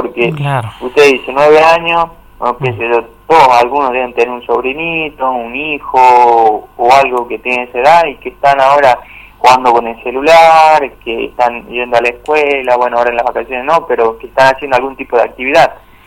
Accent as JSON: {"language": "Spanish", "town": "Morillo", "region": "Salta", "country": "Argentina", "said": "yo que soy de acá de Morillo y que me tocó vivir"}